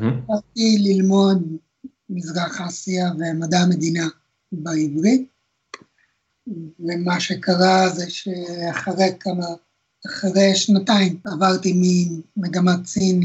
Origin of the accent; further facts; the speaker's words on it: Argentina; Hebrew is a second language; now in Israel; אפילו עוד לפני שעשיתי עלייה, בארגנטינה היה לנו גם טארי וגם אקסטי וקומודור 64, ככה שגיימינג זה משהו שמאוד משך אותי תמיד.